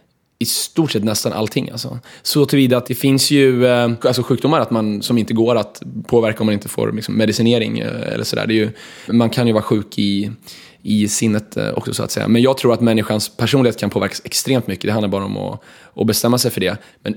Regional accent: Stockholm, Stockholm County, Sweden; Jag är från Stockholm och nu var jag Hjorthagen, så jag är Hjorthagskille.

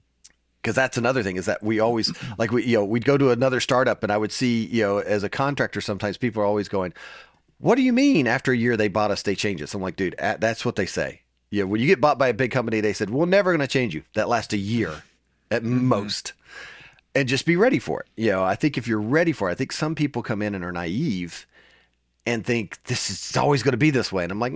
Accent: Nashville, Tennessee, United States; So I'm from Nashville, the Music City.

